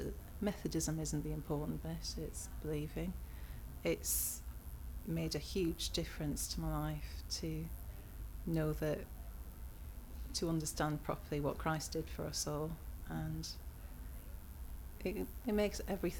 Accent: North East England, United Kingdom; also born or lived in Carmarthen; now in Macclesfield, United Kingdom; I was born in Carmarthen, grew up in the northeast of England, quite away from the Angel of the North, but a bit further south. I live near Manchester, a place called Macclesfield.

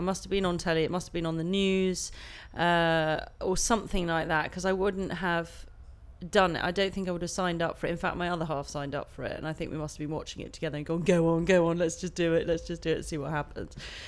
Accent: Farnham, South East England, United Kingdom; the 24th of the 9th, 78, and I'm from Farnham in Surrey.

